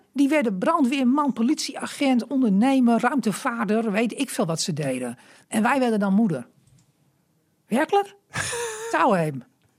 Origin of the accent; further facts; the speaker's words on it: Groningen, Netherlands; born there; Ik ben natuurlijk een meisje van het Hoge Land. Hè, want ik ben geboren in Westerhemden.